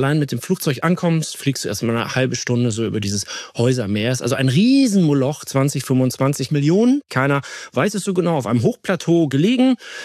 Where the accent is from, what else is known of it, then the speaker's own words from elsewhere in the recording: Wilhelmshaven, Lower Saxony, Germany; also born or lived in Essen; now in Berlin, Germany; ich bin Berliner, Berlin-Köpenick, nicht ursprünglich, komme aus dem Ruhrgebiet in Essen geboren, dann aber an der Nordseeküste in Wilhelmshaven aufgewachsen, viel gesegelt, viel Gitarre gespielt und dann irgendwann Wahl-Berliner geworden.